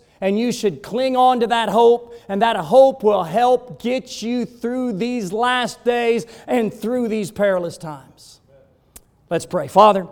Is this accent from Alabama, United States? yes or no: yes; Alabama, United States; I'm from Alabama. They say amen.